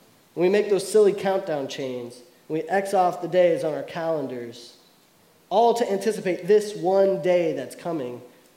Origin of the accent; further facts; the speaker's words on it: Kentucky, United States; I'm from Kentucky, and I didn't really grow up liking basketball, but if you live in Kentucky, you kind of have to.